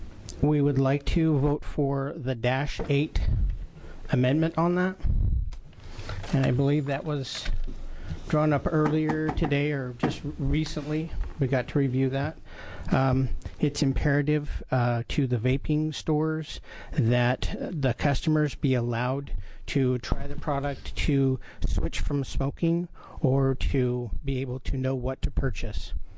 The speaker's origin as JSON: {"language": "English", "town": "Medford", "region": "Oregon", "country": "United States", "said": "We're from Medford, Oregon"}